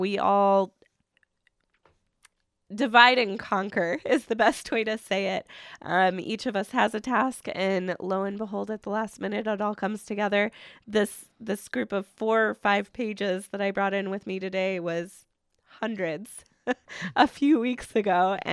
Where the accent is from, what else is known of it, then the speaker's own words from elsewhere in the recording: Midwest, United States; See, I grew up in the Midwest. I'm used to, you know, freshwater fish.